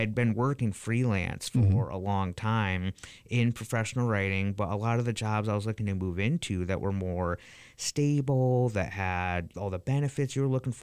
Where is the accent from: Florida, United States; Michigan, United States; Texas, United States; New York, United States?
Michigan, United States; Lansing; Coming downtown, I'm born and raised in Lansing, so I felt a lot of pride in coming here.